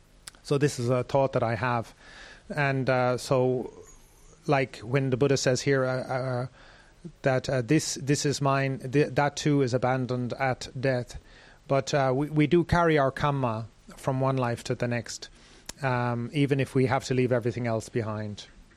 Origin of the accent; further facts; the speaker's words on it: Ireland; now in Sri Lanka; I had a similar situation with my home country in Ireland